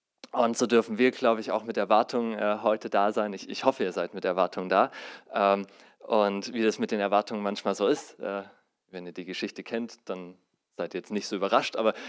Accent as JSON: {"language": "German", "town": "Zwickau", "region": "Saxony", "country": "Germany", "said": "Wir sind aus Zwickau."}